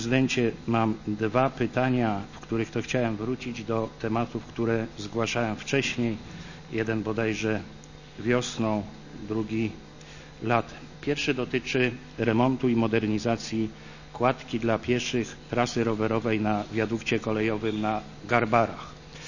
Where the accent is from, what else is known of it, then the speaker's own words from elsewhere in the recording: Poznań, Greater Poland Voivodeship, Poland; dlaczego my poznaniacy powinniśmy tym problemem się zająć